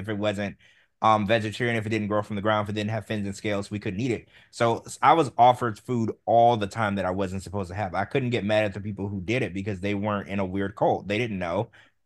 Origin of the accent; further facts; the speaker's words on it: Louisiana, United States; I grew up in Louisiana. Everybody eats pork and crawfish and shrimp and crabs, or lobster or crab, frog legs. You know, everybody eats weird stuff down there.